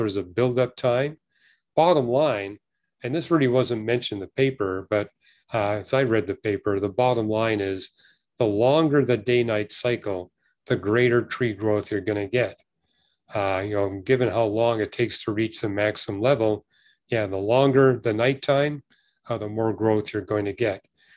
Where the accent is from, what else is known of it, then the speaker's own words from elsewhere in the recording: British Columbia, Canada; growing up in British Columbia, I learned this when I was in grade two, because after all, forestry at that time was the number one industry of British Columbia.